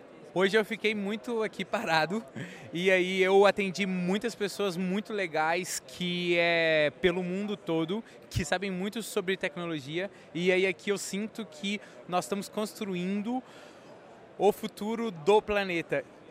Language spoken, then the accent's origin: Portuguese; Portugal; Não, eu sou aqui de Portugal.